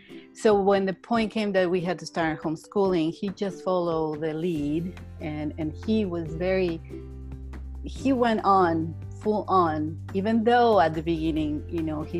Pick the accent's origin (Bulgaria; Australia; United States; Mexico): Mexico; Mexico City; I was born and raised in Mexico City.